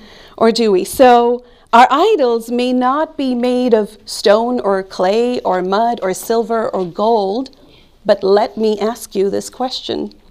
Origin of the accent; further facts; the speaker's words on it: India; So I grew up, if you can't tell, I grew up in India. I'm Indian.